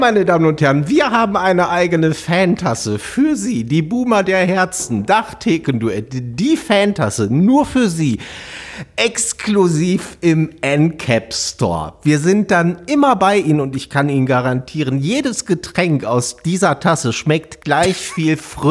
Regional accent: Nuremberg, Bavaria, Germany; Wie der Zufall es so will, komme ich selbst aus Nürnberg, also das ist wirklich direkt um die Ecke.

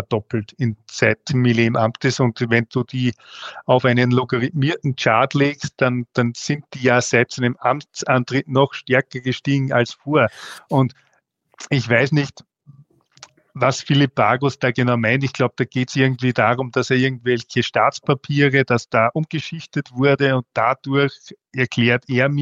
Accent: Austria; now in Germany; also ich bin ja aus Österreich, aber in Österreich genau dasselbe.

